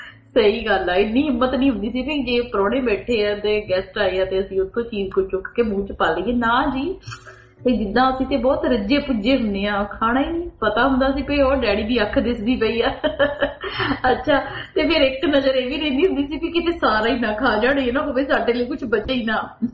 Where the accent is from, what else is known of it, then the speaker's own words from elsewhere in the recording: Punjab, India; ਹਰ ਚੀਜ਼ ਤੇ ਹਰ ਗੱਲ ਤੇ ਯਾਦ ਸਾਨੂੰ ਪੰਜਾਬ ਦੀ ਆਉਂਦੀ ਹੈ ਤੇ ਪੰਜਾਬ ਦੇ ਵਿੱਚ ਸਾਡੇ ਪਿੰਡ ਦੀ ਸਾਡੇ ਬਚਪਨ ਦੀ ਹਰ ਯਾਦ ਜਿਹੜੀ ਆ ਅਸੀਂ ਯਾਦ ਕਰ ਲੈਂਦੇ ਹਾਂ।